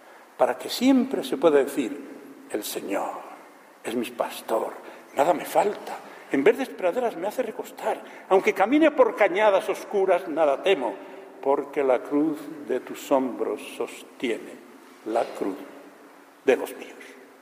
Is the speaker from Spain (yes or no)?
yes; Medina de Rioseco, Castile and León, Spain; Y en mi pueblo, qué caramba, Medina de Río Seco